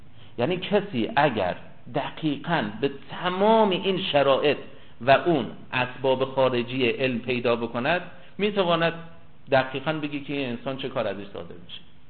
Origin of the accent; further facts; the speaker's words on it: Kerman, Iran; now in Qom, Iran; من در زمان مثلا 1359 ایجاد شدم، اهل کرمان هستم، تو قم دارم تدریس میکنم